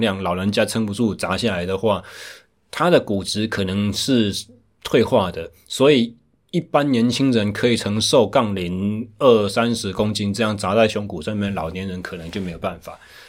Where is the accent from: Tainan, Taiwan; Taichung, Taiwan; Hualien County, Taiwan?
Taichung, Taiwan; 因为我目前回到我的故乡，我的出生地台中，去进行重新一个领域和跑道的转变。